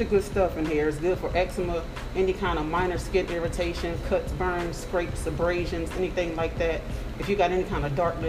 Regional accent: Bridgeport, Connecticut, United States; also born or lived in Martinsville; Yeah, I grew up in Bridgeport, Connecticut, but I was born here.

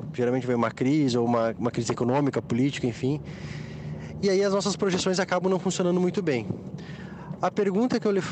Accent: Santa Rosa, Rio Grande do Sul, Brazil; sou de Santa Rosa, no Rio Grande do Sul.

